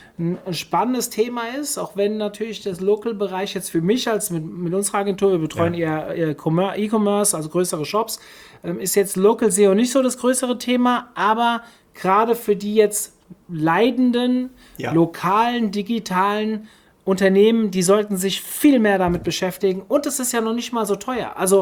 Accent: Hofheim, Germany; auf Friseur Hofheim, meine Heimatstadt

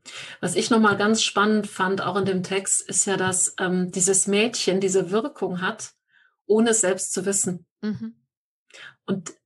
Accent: Düren, North Rhine-Westphalia, Germany; die Stadt, die er beschreibt, das ist meine Heimatstadt Düren. Und die ist nach Dresden die meist zerstörte Stadt in Deutschland gewesen.

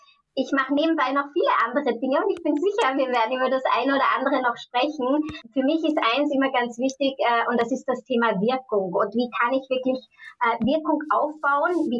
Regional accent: United States; now in Germany; ich komme ja selbst aus den USA und habe mit meinem Fulbright-Stipendium auch in den USA mein Studium abgeschlossen.

